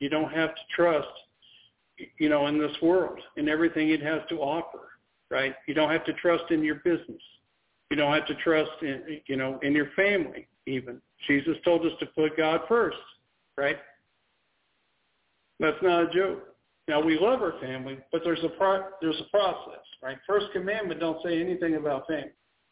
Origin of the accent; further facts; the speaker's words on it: Illinois, United States; Now, if I see them in a grocery store back home where I grew up in Illinois, they would probably say hi.